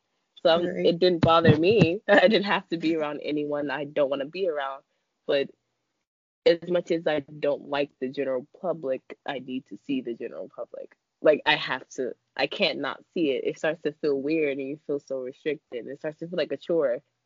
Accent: New York City, New York, United States; I was born in Harlem specifically, but my mom was also born here. But my grandmother was born in Nigeria, and my grandfather was born in Puerto Rico.

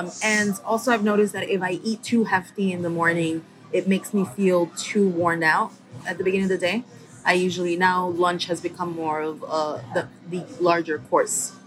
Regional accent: Bronx, New York, United States; I grew up in the Bronx, New York.

